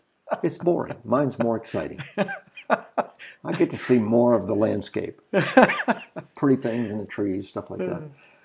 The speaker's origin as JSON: {"language": "English", "town": "Baton Rouge", "region": "Louisiana", "country": "United States", "tie": "born or raised there", "said": "I wanted to go to LSU right there in my hometown, Baton Rouge, Louisiana."}